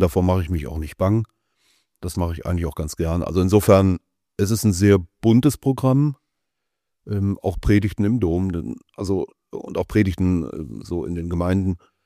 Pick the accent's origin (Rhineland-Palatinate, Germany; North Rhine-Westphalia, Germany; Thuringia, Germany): North Rhine-Westphalia, Germany; Cologne; jetzt bin ich in Köln groß geworden, aber auch nicht in der Innenstadt, sondern in einem der Vororte. Und Köln hat mich natürlich geprägt